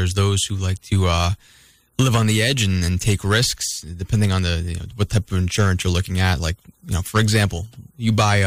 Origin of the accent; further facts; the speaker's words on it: Long Island, New York, United States; So, when I moved up here from Long Island